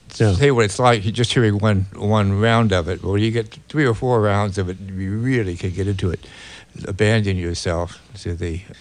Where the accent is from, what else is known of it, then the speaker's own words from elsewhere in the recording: Ohio, United States; also born or lived in Pittsburgh; I grew up in Ohio, but I was born in Pittsburgh.